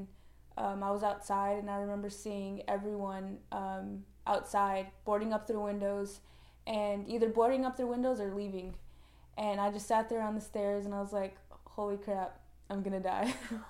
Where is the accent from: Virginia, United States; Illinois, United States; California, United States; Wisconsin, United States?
Illinois, United States; Chicago; now in Corpus Christi, United States; I'm from Chicago. I've lived in Corpus Christi for 3 years.